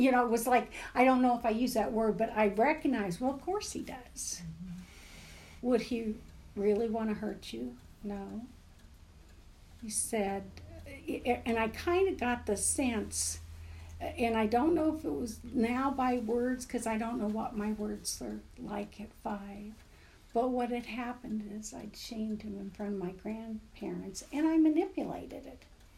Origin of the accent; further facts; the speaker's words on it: Montevideo, Minnesota, United States; born there; I was born in Montevideo, Minnesota.